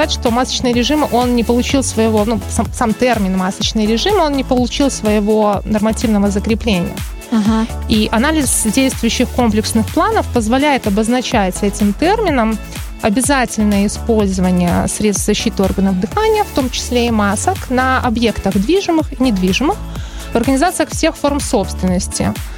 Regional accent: Grodno, Grodno Region, Belarus; первым населенным пунктом стал мой родной город Гродно

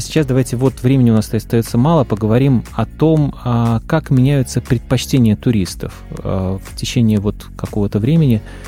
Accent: Minsk, Belarus; а я вот минчанин, в Минске родился, прожил всю жизнь.

